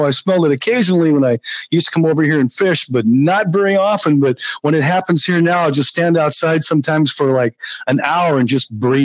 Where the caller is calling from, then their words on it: Wenatchee, Washington, United States; I am in the Apple capital of the world over here in Eastern Washington in Wenatchee.